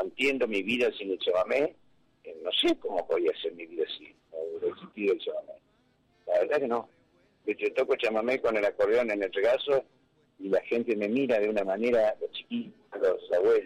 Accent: Curuzú Cuatiá, Corrientes, Argentina; now in Rosario, Argentina; Yo nací en Curuzupatía y estuve hasta el año 66 en Curuzupatía, 67. Yo vine a Rosario

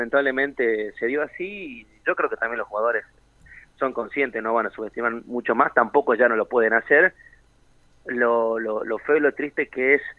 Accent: Argentina; somos argentinos, tenemos mucha confianza

